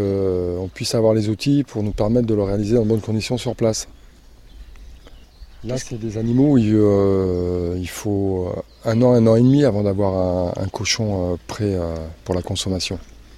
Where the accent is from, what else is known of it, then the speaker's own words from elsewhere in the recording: Vitry-sur-Seine, Île-de-France, France; also born or lived in Périgueux; now in Dordogne, France; Je suis né à Périgueux, le 4 juillet 69, et j'ai grandi en région parisienne, à Vitry-sur-Seine.